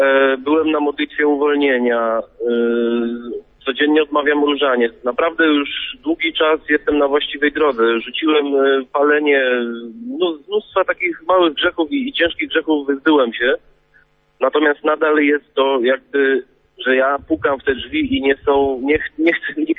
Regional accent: Germany; jestem z Niemiec.

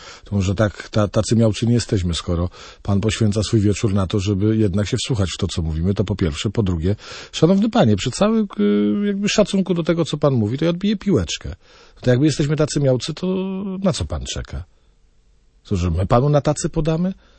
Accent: Szczecin, West Pomeranian Voivodeship, Poland; kocham moją małą ojczyznę, kocham mój Szczecin, kocham Świnoujście, kocham Pyrzycę, jestem dumnym, że jestem posłem i reprezentantem tej ziemi

